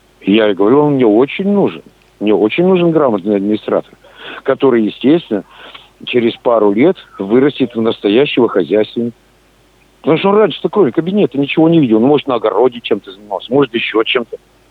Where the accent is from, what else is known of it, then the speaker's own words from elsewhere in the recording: Perm Krai, Russia; То есть я говорю, тот пермяк, который... Деньги все вкладывал в Пермский край.